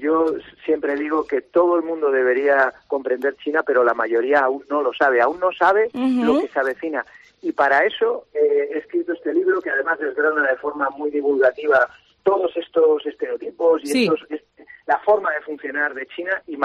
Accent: Spain; Yo me considero muy español y, de hecho, amo la cultura española y la europea.

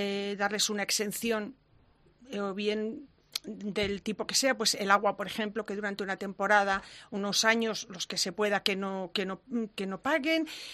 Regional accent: Cuenca, Castilla-La Mancha, Spain; Porque yo siempre digo que soy de Cuenca. O sea, yo jamás he dicho que sea de Madrid. Siempre que me preguntan, y además me siento muy orgullosa y lo digo con muchísimo cariño, digo, soy una señorita de provincia. O sea, me encanta ser de Cuenca. Yo he pasado aquí toda mi vida, hasta los 17 años

